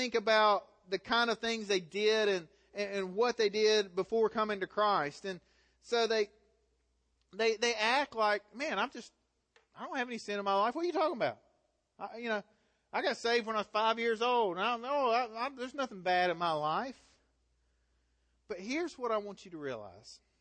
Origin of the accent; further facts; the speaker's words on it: Galax, Virginia, United States; That's what it's like growing up in Galax. That's just who we are, right?